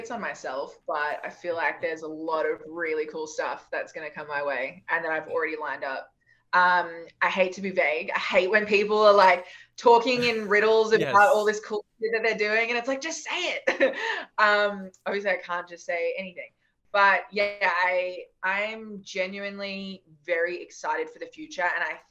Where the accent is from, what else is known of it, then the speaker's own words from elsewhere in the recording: Australia; okay, we're Australian and we're tall and we have black hair